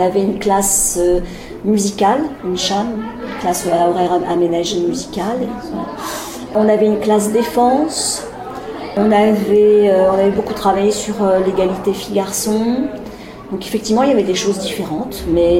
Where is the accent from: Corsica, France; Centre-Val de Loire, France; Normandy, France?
Normandy, France; Alors, je viens de Normandie, en métropole.